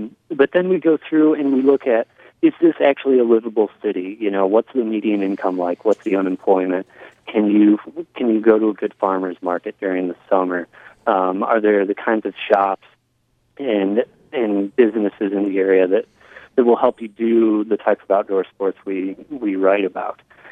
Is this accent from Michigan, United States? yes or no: yes; Michigan, United States; And I'm originally from Michigan, so I'm personally really happy to see some upper Midwest pride.